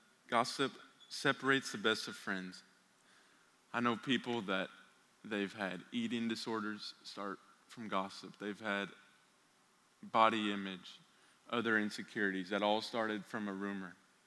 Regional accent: Weatherford, Texas, United States; there was a forest fire when I was growing up in Weatherford

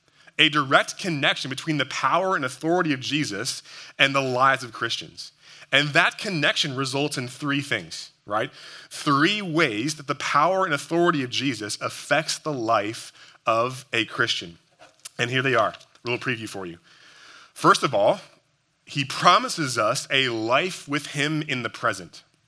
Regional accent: New Jersey, United States; Now, I can say that because I'm from New Jersey, and so I have the right to say that.

